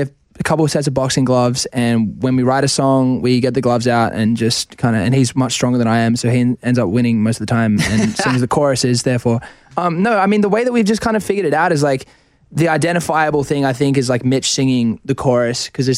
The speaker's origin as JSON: {"language": "English", "country": "Australia", "said": "I feel like maybe it's being Australian, and I've struggled with this for a while."}